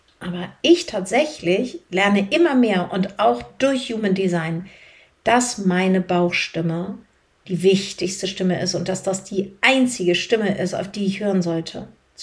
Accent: Northern Germany, Germany; weil wir Norddeutschen leben das ja jetzt nicht so. Und auch als halbe Schwedin

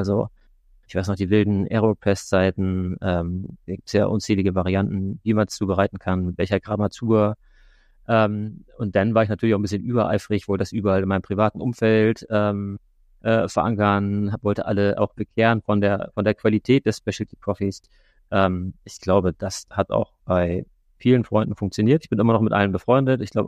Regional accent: Northern Germany, Germany; Ich bin hier in Norddeutschland aufgewachsen.

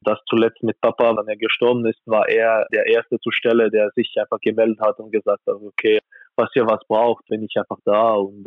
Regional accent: Bern, Switzerland; also in Bern, wo ich aufgewachsen bin

